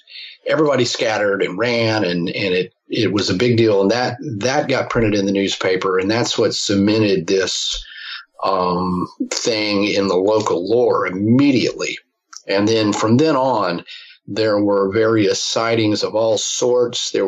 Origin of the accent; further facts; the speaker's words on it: Fort Worth, Texas, United States; And I grew up about 25 minutes away from Lake Worth. I was born in Fort Worth, so it's kind of a hometown thing to me in a way.